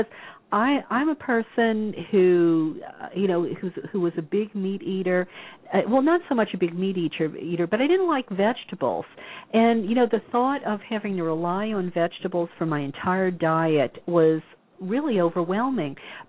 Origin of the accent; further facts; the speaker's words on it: Louisiana, United States; here in California, you know, this is a popular thing, but believe me, I come from Louisiana.